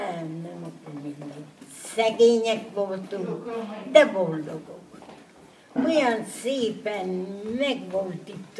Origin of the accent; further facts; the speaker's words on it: Tiszaújfalu, Hungary; born there; Állítólag én vagyok itt a falu legöregebbje. Én már itt születtem, Tiszaújfalon.